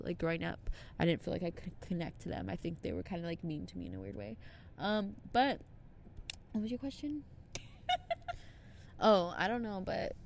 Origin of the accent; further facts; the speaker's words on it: Temple City, California, United States; also born or lived in Pasadena; Temple City, for the most part. And, like, Pasadena